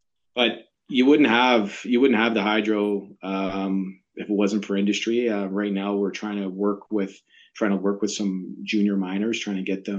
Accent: Hay River, Northwest Territories, Canada; born there; I was born in Hay River. I'm Métis descent as well, so I'm the first Indigenous president and CEO.

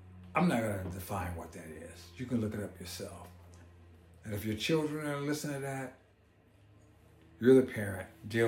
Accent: California, United States; And then, of course, my home state of California, they did all kinds of stuff.

